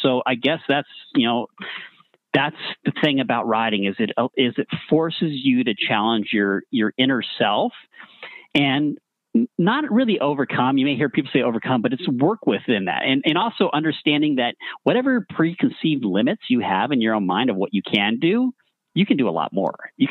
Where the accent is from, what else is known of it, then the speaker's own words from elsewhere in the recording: Simi Valley, California, United States; I mentioned I grew up in Simi Valley